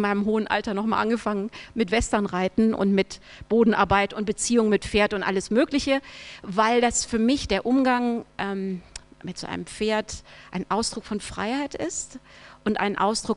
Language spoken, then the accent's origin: German; Marburg, Hesse, Germany; Ich bin tatsächlich eine Hessin. Ich bin in Hessen geboren, in Marburg. Habe da 9 Jahre lang gelebt.